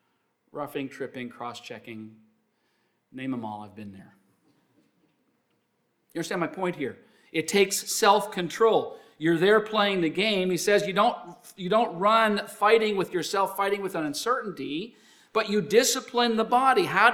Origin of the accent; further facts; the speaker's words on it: Canada; When I was growing up in Canada, it wasn't about basketball.